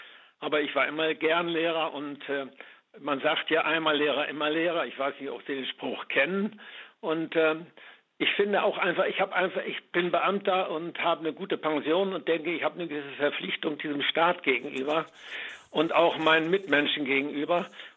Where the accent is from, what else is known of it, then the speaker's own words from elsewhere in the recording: Hamburg, Germany; Ich komme aus Hamburg.